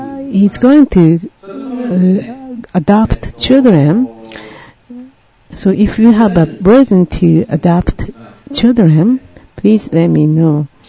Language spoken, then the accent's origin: English; Tokyo, Japan; I am from Tokyo. My country is hometown is Tokyo. I was born in Gotanda, Tokyo. I was near Gotanda station.